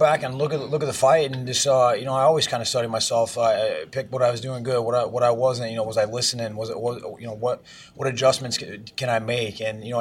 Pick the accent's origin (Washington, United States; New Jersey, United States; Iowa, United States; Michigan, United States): Iowa, United States; I'm from Iowa originally, man.